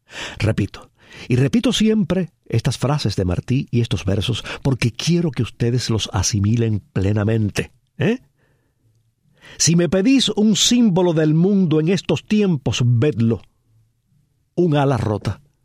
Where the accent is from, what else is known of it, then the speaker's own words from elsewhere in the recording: Cuba; Yo era un niño, pero recuerdo la alegría, la celebración que me rodeaba en mi pueblo. Recuerdo que el pueblo cubano veía delante de sí un futuro de absoluta prosperidad, de absoluta democracia.